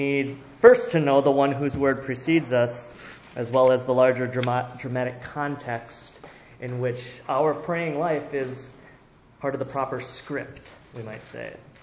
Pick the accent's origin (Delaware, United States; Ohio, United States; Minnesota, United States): Minnesota, United States; also born or lived in Illinois; I grew up in Minnesota. But we lived in Illinois for quite a while before moving back to Minnesota.